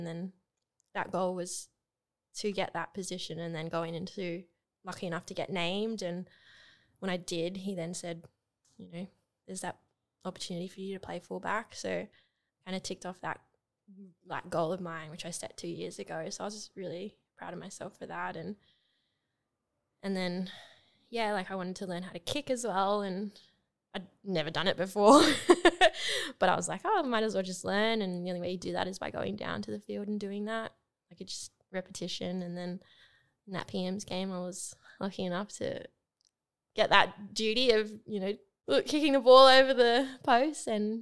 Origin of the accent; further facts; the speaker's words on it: Lae, Morobe, Papua New Guinea; I'm from Leh, which is Morobe, like Morobe woman.